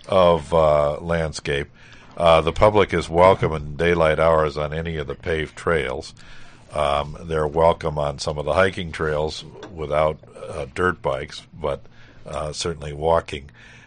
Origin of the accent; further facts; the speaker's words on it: Cleveland, Ohio, United States; I grew up in Cleveland, and I remember the whole time I was growing up, the idea of filling the shores of Lake Erie to gain more land.